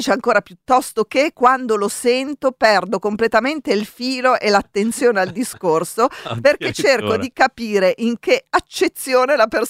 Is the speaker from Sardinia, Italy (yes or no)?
no; Milan, Lombardy, Italy; No, però io sono milanese, però dico ci vediamo settimana prossima.